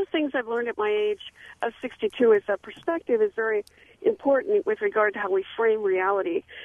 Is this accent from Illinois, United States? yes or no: no; Wisconsin, United States; I was born in 51, and I grew up in Wisconsin until about 75, and during that period of time, we experienced many, many times of being severely below zero.